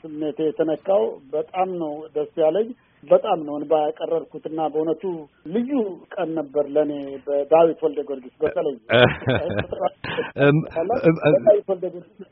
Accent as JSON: {"language": "Amharic", "country": "Eritrea", "tie": "born or raised there", "said": "አገረ ገዢ ሆኜ ኤርትራ ተመለስኩኝ። ያ ደግሞ ልዩ ስሜት ነበር። ምክንያቱም ከ18 አመት በኋላ እንደገና ጁኒየር ኦፊሰር ሆኜ ያደኩበት ሀገር"}